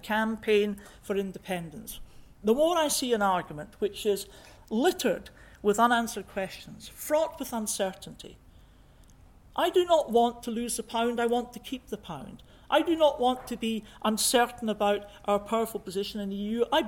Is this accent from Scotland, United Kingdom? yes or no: yes; Scotland, United Kingdom; I come from the west of Scotland. I grew up very near the Clyde. I used to watch regular naval manoeuvres on the Clyde. I live across the water on the other side of the Clyde from Fast Lane.